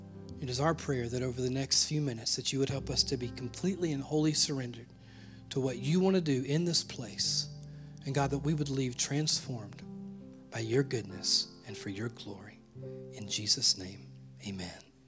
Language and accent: English; Mississippi, United States; but I'm from Mississippi, and I like cornbread.